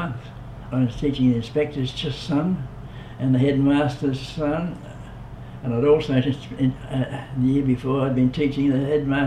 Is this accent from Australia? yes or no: yes; Hamilton, Victoria, Australia; and I had looked through it, and I thought, well, I came from Hamilton.